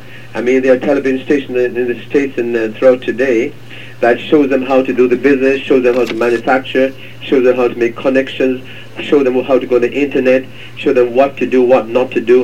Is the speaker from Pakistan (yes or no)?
no; Canada; As a Canadian myself, living in Canada